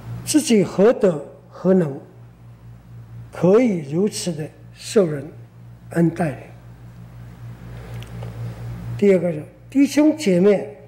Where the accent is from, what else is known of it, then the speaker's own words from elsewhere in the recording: Hualien County, Taiwan; 本来是从台北经过宜兰到石化公路，到了将近家乡，出了崇德隧道，